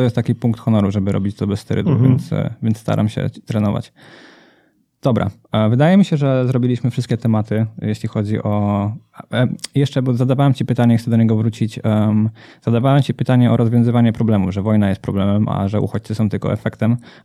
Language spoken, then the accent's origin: Polish; Wrocław, Lower Silesian Voivodeship, Poland; bo ja jestem z Wrocławia, tak swoją drogą.